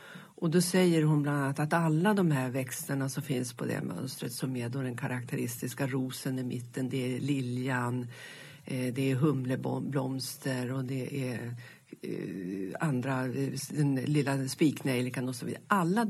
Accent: Frösön, Jämtland County, Sweden; Jag är själv uppvuxen på Frösön i Jämtland.

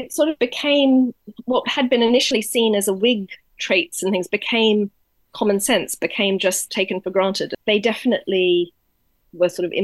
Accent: Australia; I'm originally Australian

